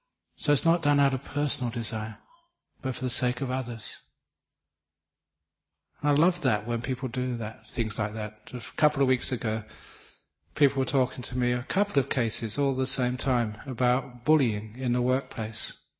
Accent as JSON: {"language": "English", "region": "England", "country": "United Kingdom", "said": "because I'm English, I can do this."}